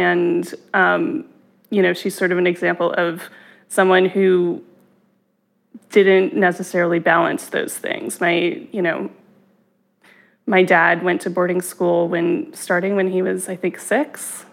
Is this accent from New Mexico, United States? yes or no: yes; Los Alamos, New Mexico, United States; I grew up in Los Alamos, which is where the Manhattan Project took place.